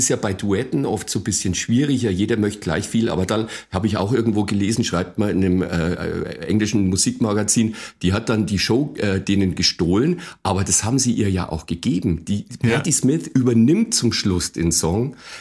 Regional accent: Bavaria, Germany; ich komme ja aus Bayern, das ist praktisch der Snack überhaupt

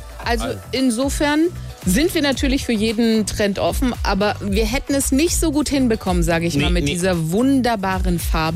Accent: Greece; Aber in den Wettbüros, da sind ja Finnland, meine Heimat Griechenland und Dänemark weit vorne.

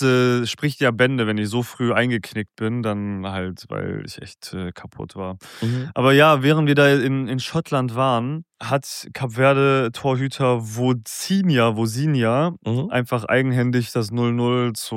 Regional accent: Kurdistan Region, Iraq; Ich komme ja aus dem Norden Iraks, aus dem kurdischen Teil dort.

